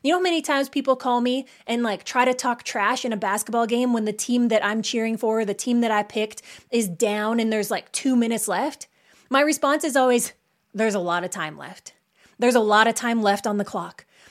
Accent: Saskatchewan, Canada; I was from Saskatchewan, Canada

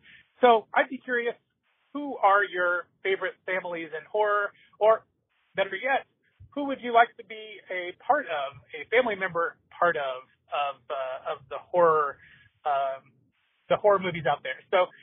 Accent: New York, United States; I'm from New York, and I am calling to ask a question to you all.

